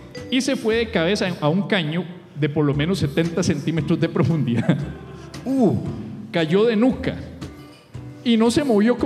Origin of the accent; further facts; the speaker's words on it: Alajuela, Costa Rica; Soy de Alajuela, él sabe.